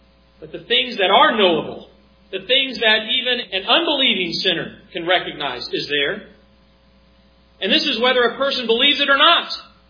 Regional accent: New York, United States; Growing up in New York, it was one of the cloudiest regions in all of the country.

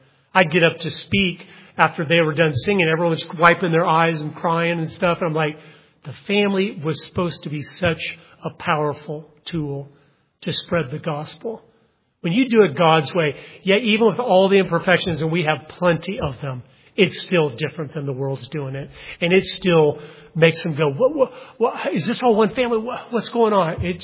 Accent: Idaho, United States; I said, I'm sorry, we're not from Iowa. I'm sure you're wanting to meet people in Iowa. I go, we're from Idaho.

